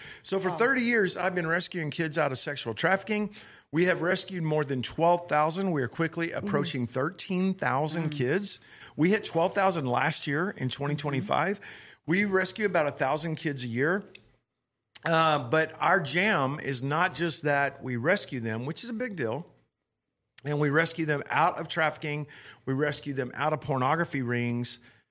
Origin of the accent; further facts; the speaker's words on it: Texas, United States; I'm from Johnson County, Texas.